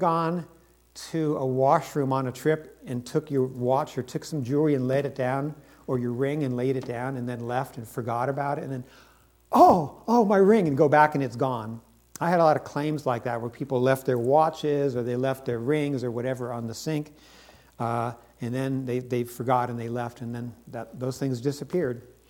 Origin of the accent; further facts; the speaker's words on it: San Francisco, California, United States; Many of you know that I grew up in San Francisco